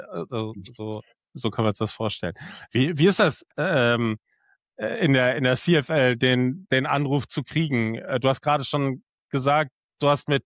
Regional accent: Germany; Das ist als Deutscher muss man das ja hören oder will man das ja hören

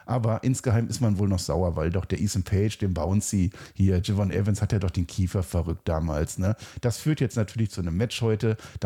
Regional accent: Germany; Franzosen, die sprechen das ja auch nicht aus, aber ich bin Deutscher und ich sage Mensaha, das H ist heilig in dem Fall, ja.

